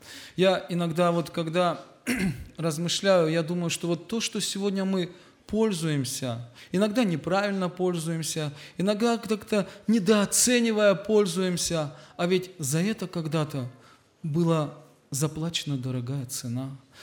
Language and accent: Russian; Georgia; Я родился в Грузии, вырос в Грузии. По национальности я русский.